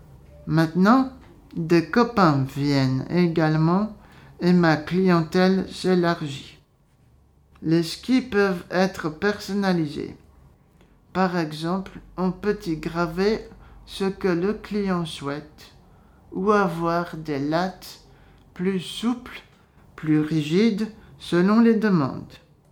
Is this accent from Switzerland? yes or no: yes; Valais, Switzerland; Je suis originaire de Repa, un petit village près d'Orcières, en Valais.